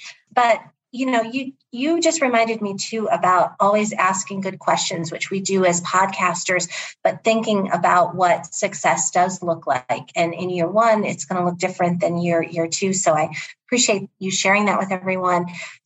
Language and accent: English; Ohio, United States; I do know square dancing growing up in Ohio, and that is not something I do now.